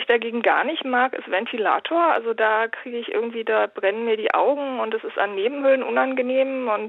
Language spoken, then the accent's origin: German; Berlin, Germany; Also ich bin auch aus Berlin